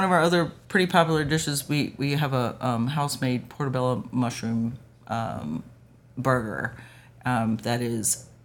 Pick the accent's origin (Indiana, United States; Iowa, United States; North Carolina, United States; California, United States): North Carolina, United States; I'm also from North Carolina, so I'm from the South.